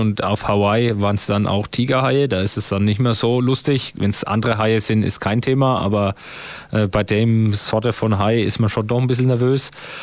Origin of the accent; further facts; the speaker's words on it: Germany; Und wir als Deutsche sind jetzt nicht unbedingt gewohnt, in 34 Grad Wassertemperatur und brutalen Sonnenschein in der Wüste in Dubai hin und her zu schwimmen.